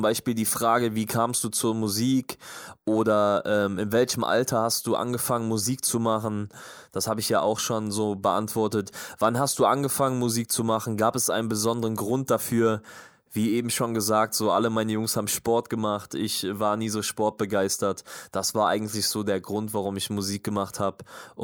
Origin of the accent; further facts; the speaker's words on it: Bergisch Gladbach, North Rhine-Westphalia, Germany; Ich wohne inzwischen in Köln, bin aber auch in Bergisch Gladbach geboren. Also alles gut, ich mag Bergisch Gladbach, ich bin gerne dort geboren. Das ist auf jeden Fall der Ort, wo alles begann, wo ich geboren bin, wo ich herkomme.